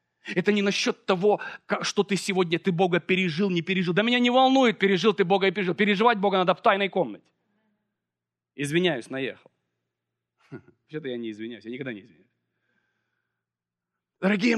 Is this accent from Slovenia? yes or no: no; Ukraine; мы росли, знаете, в Советском Союзе еще тогда. Это была Украина, это была беднота.